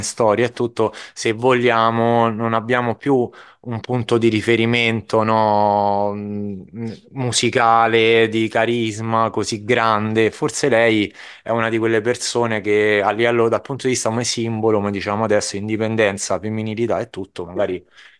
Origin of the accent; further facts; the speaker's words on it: Rome, Lazio, Italy; io sono di Roma